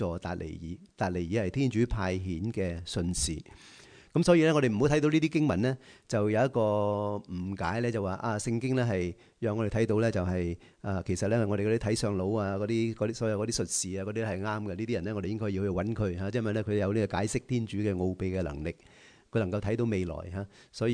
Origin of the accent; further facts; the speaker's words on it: Guangdong, China; 我知道我哋广东人咧好少会咁样讲啊